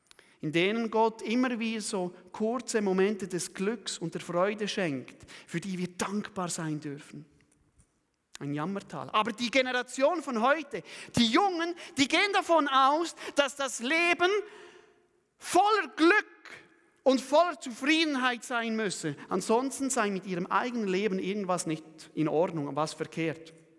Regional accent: Switzerland; und ich bin Schweizer, ich zähle mich also wirklich zu 100% dazu

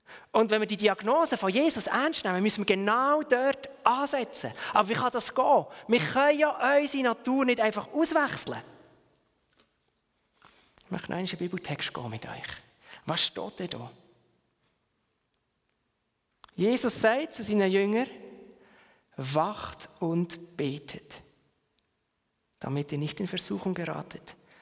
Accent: Biel, Bern, Switzerland; Und das Biel, wo ich aufgewachsen bin

